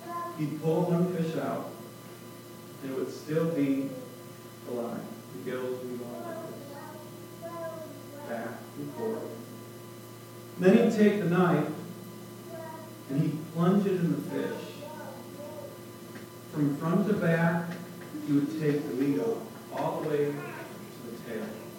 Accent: Minnesota, United States; I remember, I grew up in Minnesota. I remember it was a beautiful July day. And we were at one of those 10,000 lakes in Minnesota.

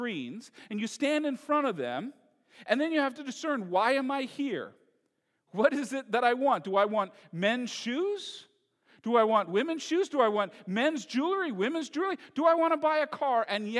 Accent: Mississauga, Ontario, Canada; In fact, I grew up in Toronto, in Mississauga, 2.5 miles from the largest mall in Canada.

